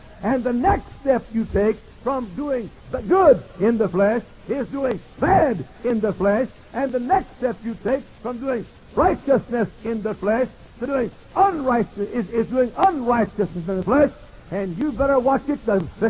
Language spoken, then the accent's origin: English; Dallas, Texas, United States; deacon chairman at our church in where I grew up in Dallas, home of the Dallas Cowboys.